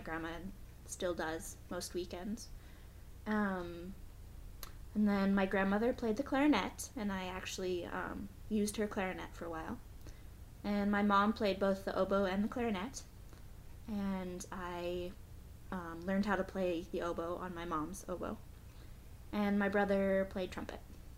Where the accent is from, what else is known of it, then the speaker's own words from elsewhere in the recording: Great Falls, Montana, United States; born there; I was born in 1990 in Great Falls, Montana.